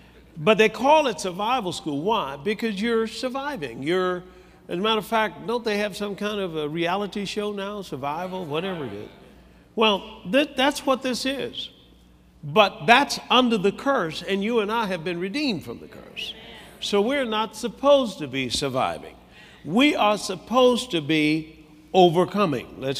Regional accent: Tuskegee, Alabama, United States; born there; I was born in Tuskegee, Alabama.

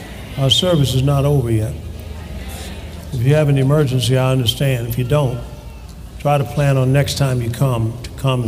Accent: Mississippi, United States; born there; Well, I was born down in Mississippi.

